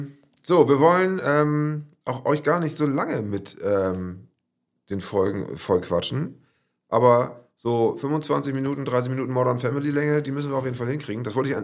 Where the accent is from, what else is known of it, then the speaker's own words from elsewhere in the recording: Pinneberg, Schleswig-Holstein, Germany; Ich bin tatsächlich gebürtiger Pinneberger.